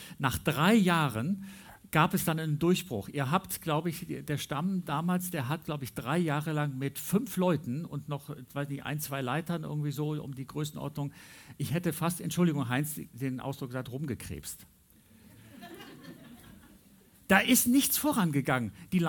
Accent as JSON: {"language": "German", "region": "North Rhine-Westphalia", "country": "Germany", "tie": "born or raised there", "said": "Ich bin auf dem Land groß geworden, in der Nähe von Bonn, also eigentlich in der Nähe von Köln, aber wir sind in die Gemeinde in Bonn gegangen."}